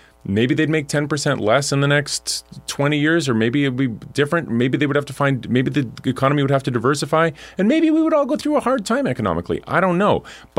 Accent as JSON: {"language": "English", "region": "Alberta", "country": "Canada", "said": "I'm from Alberta. And I grew, you know, like, my city was as habitable as it was because of the oil and gas industry."}